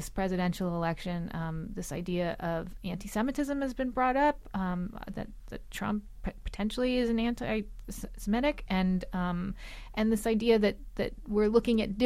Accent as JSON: {"language": "English", "region": "New York", "country": "United States", "said": "I have to ask, as a New Yorker"}